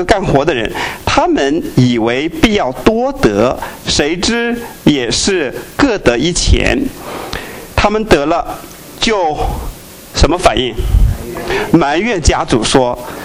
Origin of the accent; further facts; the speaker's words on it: China; 然后好像我们中国人把人家的自行车给偷走了